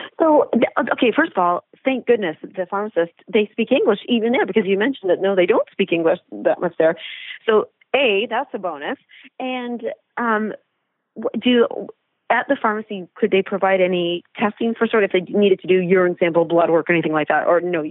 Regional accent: Canada; one of the biggest things I do here as a Canadian

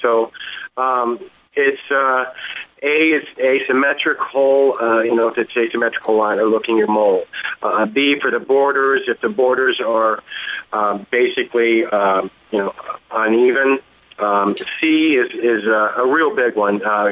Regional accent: Newport Beach, California, United States; Growing up in Newport Beach, California area, you know, I went out to the beach all the time.

